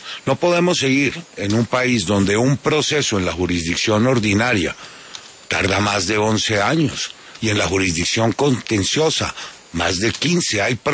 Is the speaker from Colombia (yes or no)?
yes; Bogotá, Colombia; Yo pasaba mi niñez en Niza, en Kennedy, en la verdadera realidad nacional